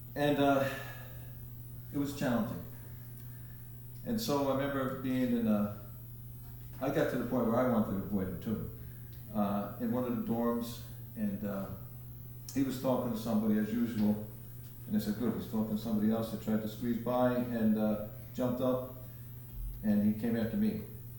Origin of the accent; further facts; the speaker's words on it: Bronx, New York, United States; Some of you know, I grew up in the Bronx with two brothers and had a loving family.